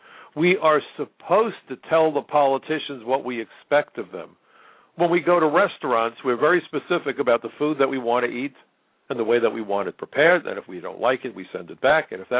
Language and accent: English; Brooklyn, New York, United States; When I was a kid growing up in Brooklyn